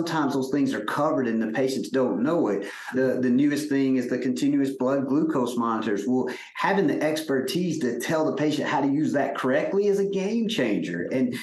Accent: Mississippi, United States; I'm from Mississippi.

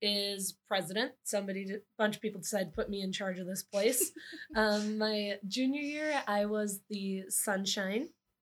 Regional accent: Ridgeland, Wisconsin, United States; I'm a political science, international studies, and Chinese major, and I'm from Ridgeland, Wisco

